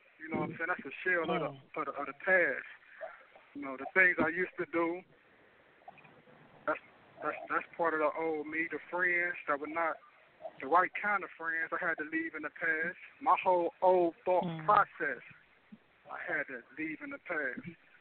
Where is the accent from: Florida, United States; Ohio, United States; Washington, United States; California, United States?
Ohio, United States; Cleveland; I'm from Cleveland, Ohio. Right now, I'm currently at Richmond Correctional Institution